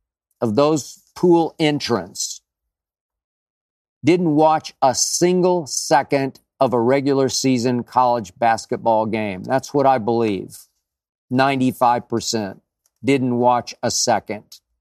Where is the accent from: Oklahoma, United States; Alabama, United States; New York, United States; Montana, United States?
Oklahoma, United States; Oklahoma City; I've texted all my friends I grew up with in Oklahoma City.